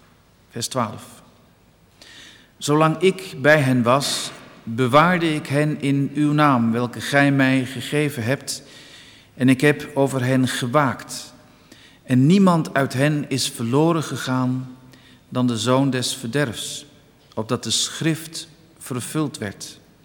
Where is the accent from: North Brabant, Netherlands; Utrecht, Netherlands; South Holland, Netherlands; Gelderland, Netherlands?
Gelderland, Netherlands; Dinxperlo; Vanmorgen bent u bediend door broeder Bob Staal, geboren in Dinxperlo en ik kom daar zelf ook vandaan.